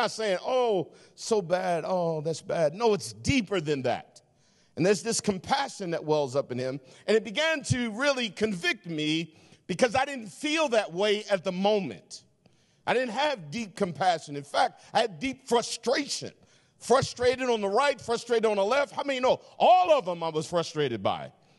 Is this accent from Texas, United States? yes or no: no; Baltimore, Maryland, United States; moved away as an adult; now in Oregon, United States; Just so you know, I'm a city boy. I'm from Baltimore, amen, East Coast, but God moved me out here through the Marine Corps and some other things.